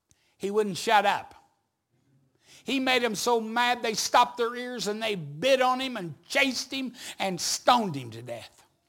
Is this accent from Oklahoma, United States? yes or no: yes; Chickasha, Oklahoma, United States; I was coming through my hometown several years ago, Chickasha, Oklahoma